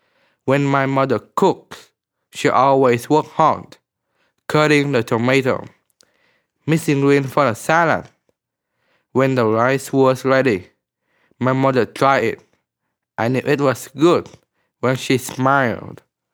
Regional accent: Vietnam; from Vietnam. My title prompt is Fried Rice. I was born in Vietnam when I was growing up.

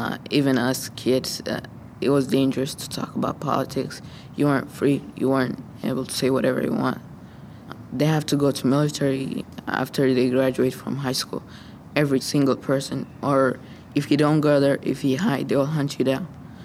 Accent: Eritrea; English is a second language; moved away; also born or lived in Sudan / Kenya; When I moved from Eritrea, I went to Sudan. Then from Sudan, I went to Kenya.

